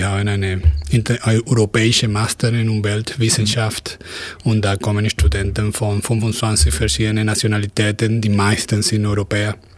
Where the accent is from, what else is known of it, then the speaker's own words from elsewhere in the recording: Venezuela; German is a second language; also born or lived in Ulm / Stuttgart / Copenhagen; now in Germany; Und ich komme aus Venezuela. Ich bin in Deutschland wieder seit 2 Jahren, weil ich habe hier in 2005, 2006 und 2007 gewohnt. In Ulm, in Stuttgart.